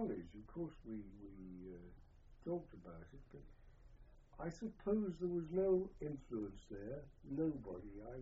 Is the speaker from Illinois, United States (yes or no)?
no; New York, United States; where I was born, and I came from New York and the rest of it.